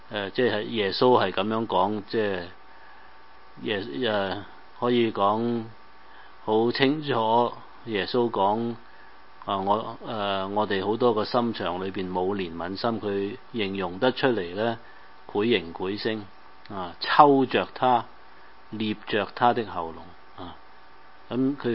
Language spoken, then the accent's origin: Chinese; Guangdong, China; 這個譯出來跟我們廣東人呢很有反應了。